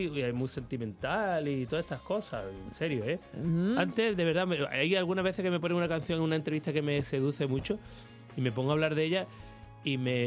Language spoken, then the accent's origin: Spanish; Málaga, Andalusia, Spain; Bueno, ya sabes que soy malagueño, soy un beach boy en todos los sentidos.